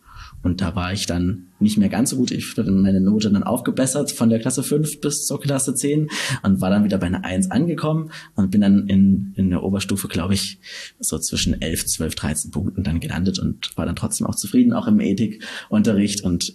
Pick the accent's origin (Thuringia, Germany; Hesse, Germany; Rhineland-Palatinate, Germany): Thuringia, Germany; Gera; weil in meiner Heimatstadt Gera